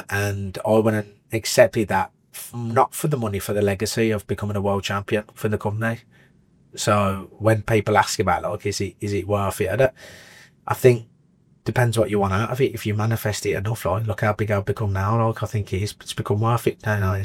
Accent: Birmingham, West Midlands, United Kingdom; as a Brummie, no one in Birmingham is going to bring that atmosphere on now.

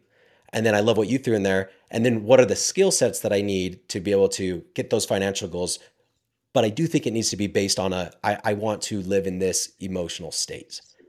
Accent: Utah, United States; I grew up in Utah. I still don't keep my freaking door locked half the time.

